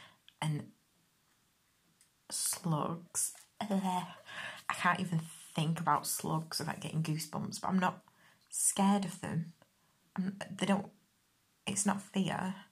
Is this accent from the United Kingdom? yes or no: yes; United Kingdom; And I'm British, so I think my pancakes and your pancakes, if you're in America, are different completely.